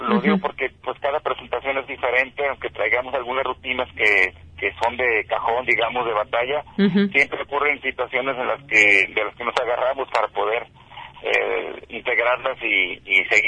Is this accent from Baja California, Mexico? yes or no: no; Guadalajara, Jalisco, Mexico; somos originarios de Guadalajara. Todos los integrantes vivimos acá, nacimos acá en Guadalajara.